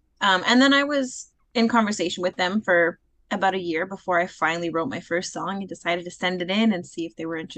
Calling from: Vancouver, British Columbia, Canada; I'm currently calling in from Vancouver, BC. But I'm also from the Kitisukekes Nation of Klemtu, British Columbia on my mother's side and mixed settler ancestry on my father's side.

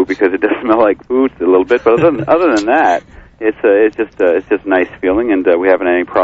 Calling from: Deer Isle, Maine, United States; I'm from Deer Isle.

